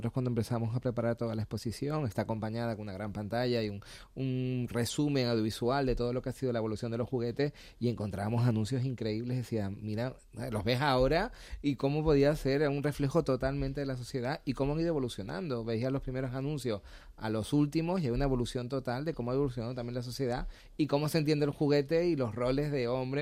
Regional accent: Canary Islands, Spain; como buen canario

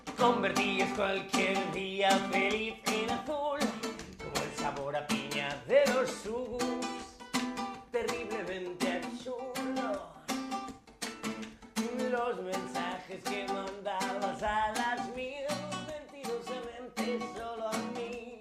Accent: Madrid, Community of Madrid, Spain; Soy más madrileño que las tejas de la latina.

